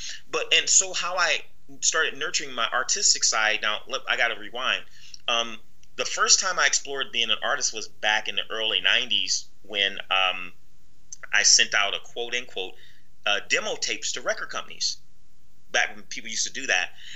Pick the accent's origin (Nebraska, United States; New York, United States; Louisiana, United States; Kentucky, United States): Nebraska, United States; and I'm from Nebraska